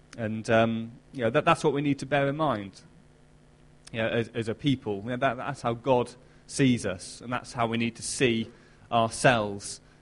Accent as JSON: {"language": "English", "country": "United Kingdom", "said": "I am both British and a Christian"}